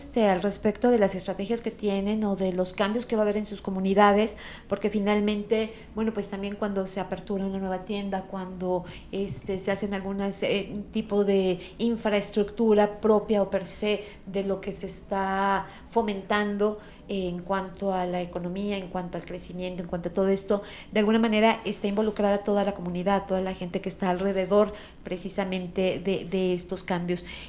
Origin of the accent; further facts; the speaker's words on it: Mexico; como mexicanos lo tenemos que fomentar